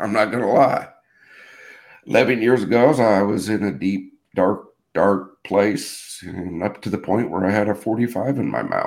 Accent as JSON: {"language": "English", "town": "Traverse City", "region": "Michigan", "country": "United States", "tie": "born there", "also_born_or_lived": "Seattle, Washington", "said": "I was born in Traverse City, Michigan, because my old man was doing Great Lake detail. Moved around, graduated high school in Seattle, Washington, where I joined the United States Army at age 17."}